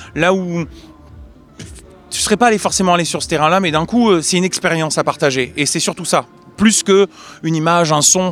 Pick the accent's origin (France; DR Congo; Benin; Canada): France; Bordeaux, Nouvelle-Aquitaine; On est de Bordeaux, mais on joue partout, évidemment, en France